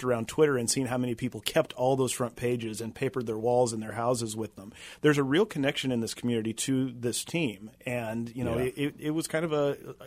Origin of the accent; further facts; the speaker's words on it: Kansas City, United States; all anybody from New York wanted to talk about when they found out I was from the Kansas City area were these shootings.